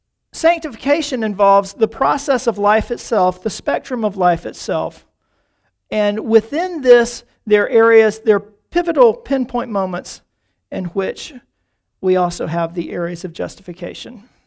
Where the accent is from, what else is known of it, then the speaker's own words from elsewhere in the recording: North Carolina, United States; born there; I was born in the South, in North Carolina.